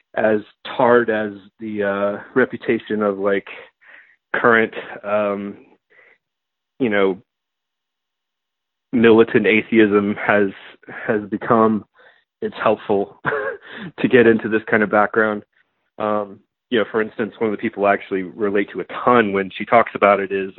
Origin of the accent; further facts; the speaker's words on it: Virginia, United States; also born or lived in Iowa; Well, I was born in Iowa, but I moved to southwestern Virginia when I was about five, and that's where I grew up.